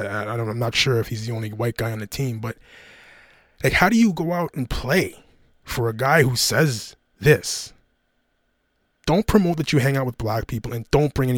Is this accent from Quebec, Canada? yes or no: no; Toronto, Ontario, Canada; they wear Toronto on their jersey, and I'm from Toronto, so it's kind of a good thing for us to get a little bit of exposure